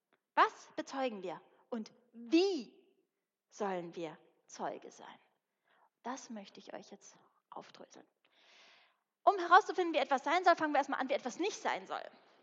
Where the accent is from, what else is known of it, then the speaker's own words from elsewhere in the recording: Bavaria, Germany; ich bin in Bayern aufgewachsen, ich bin Einzelkind